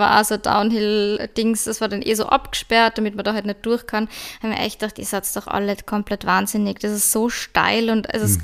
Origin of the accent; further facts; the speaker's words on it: Salzburg, Austria; Ich bin eine Salzburgerin, also irgendwie habe ich es auch in mir drin.